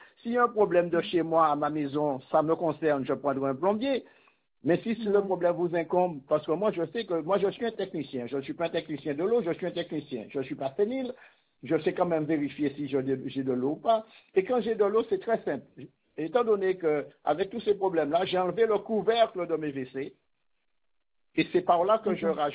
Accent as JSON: {"language": "French", "country": "Guadeloupe", "tie": "born or raised there", "said": "Et pourtant, je suis né en Guadeloupe, je suis Guadeloupéen, hein, je suis né ici et j'en ai marre."}